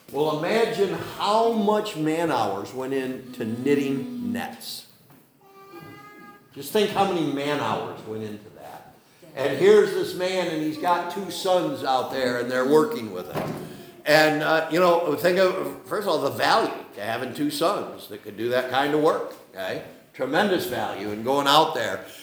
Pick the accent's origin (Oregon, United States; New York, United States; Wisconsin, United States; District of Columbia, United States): New York, United States; I grew up on the Ishaway Creek down in Cattaraugus County, and we would go down there in the springtime and such